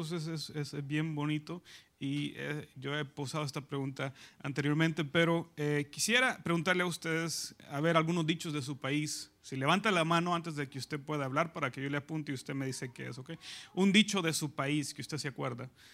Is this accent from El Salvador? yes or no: yes; El Salvador; now in Virginia Beach, United States; yo soy de El Salvador, y como yo lo dije anteriormente, venimos de Virginia Beach.